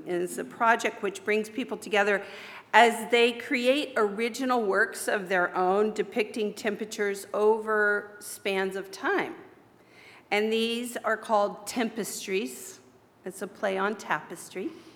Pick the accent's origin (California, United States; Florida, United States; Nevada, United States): California, United States; Berkeley; also born or lived in San Joaquin Valley; So I consider Berkeley my hometown. So I feel good about that. My whole life changed when I came here from the San Joaquin Valley. Little white girl who came to Berkeley and changed everything.